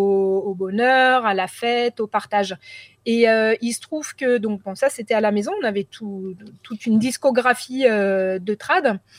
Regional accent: Paris, Île-de-France, France; Moi, j'ai grandi à Paris dans une famille nombreuse.

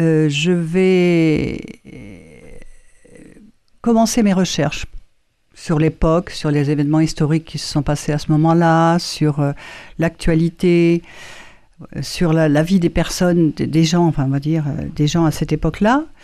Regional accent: Paris, Île-de-France, France; born there; moved away as an adult; also born or lived in Brittany; now in Landes, France; mes racines à moi sont dans les Hautes-Alpes. Alors oui, bon, pour être plus clair, je suis née à Paris. Et à 20 ans, je suis partie en Bretagne.

